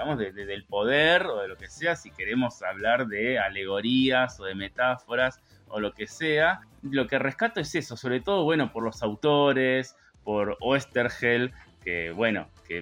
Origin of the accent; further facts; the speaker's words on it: Argentina; Humildemente, como argentinos, no sé si nuestra humildad es tan conocida afuera